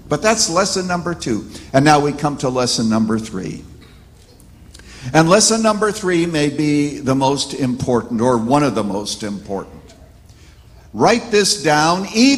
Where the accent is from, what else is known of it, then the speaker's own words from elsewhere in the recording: Canada; Now, I was raised in Canada in a little church